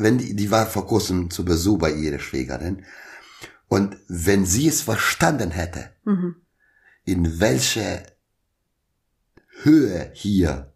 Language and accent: German; Kosovo; Nee, vom Kosovo, aber ich habe einen kosovarischen Pass.